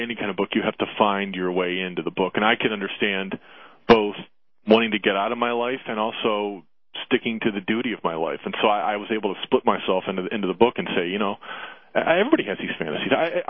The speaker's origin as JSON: {"language": "English", "town": "Cleveland", "region": "Ohio", "country": "United States", "tie": "born or raised there", "said": "In Cleveland, outside of Cleveland, Ohio."}